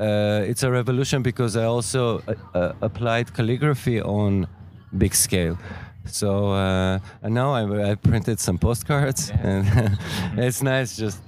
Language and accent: English; Yerevan, Armenia; And I'm from Yerevan, Armenia. I'm trained as a painter and graphic artist